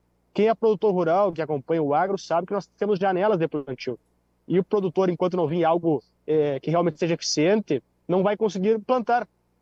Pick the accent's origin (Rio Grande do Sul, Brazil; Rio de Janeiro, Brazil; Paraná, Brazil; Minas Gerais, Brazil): Rio Grande do Sul, Brazil; São Luís Gonzaga; Eu sou de São Luís Gonzaga, região das Missões